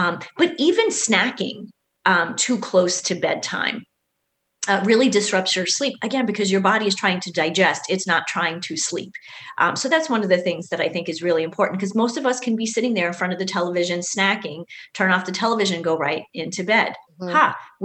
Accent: New York, United States; also born or lived in New Jersey; it never bothered me when I lived in New Jersey and when I grew up in New York, noise was not a big deal.

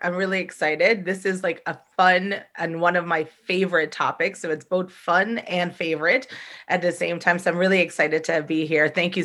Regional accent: New York, United States; I left my full-time executive level position at a nonprofit here in New York, because I'm from New York

